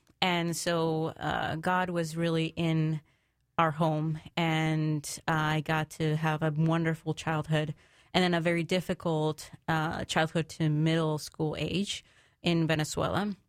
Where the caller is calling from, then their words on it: Mexico; I'm very happy to be here. I'm coming in from Mexico.